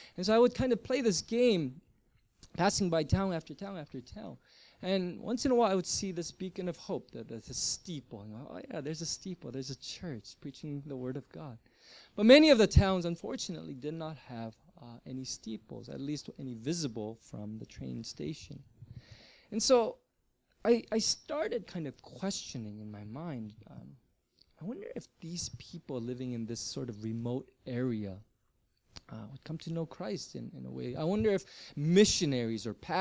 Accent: Komarno, Nitra Region, Slovakia; English is a second language; And there I would wait about 2 more hours before I would finally make it to my hometown of Komarno.

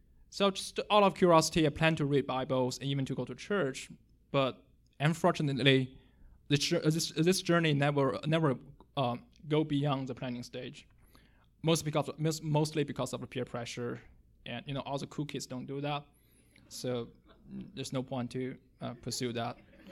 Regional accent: China; moved away as an adult; now in United States; I was raised in China and have lived there for 20 years. My parents are both non-Christian

